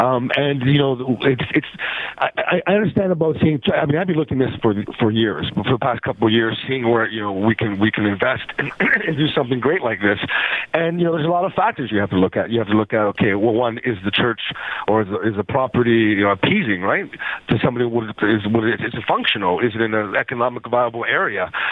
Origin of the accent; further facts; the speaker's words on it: Toronto, Ontario, Canada; Right, if I come from Toronto, I've been in developing for how many years